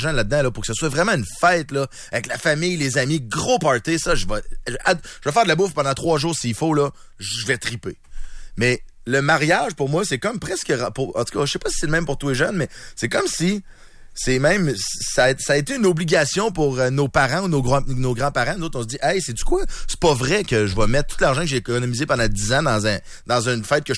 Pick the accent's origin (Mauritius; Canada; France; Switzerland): Canada; Lévis, Quebec; Moi, je viens de Lévis